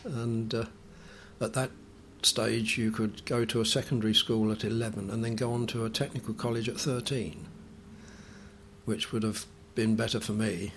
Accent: Bexleyheath, London, United Kingdom; and my date of birth was 7/01/1938 and I was born in Bexley Heath in Kent.

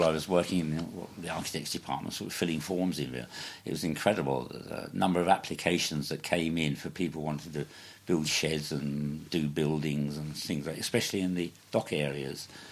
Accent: Holborn, London, United Kingdom; born there; I was born in Holborn in London on 18th of July 1932.

